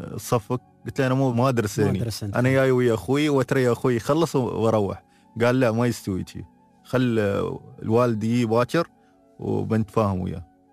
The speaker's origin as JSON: {"language": "Arabic", "region": "Fujairah", "country": "United Arab Emirates", "said": "وطبعا كان العائق بيني وبين أن أنا من الفجيرة"}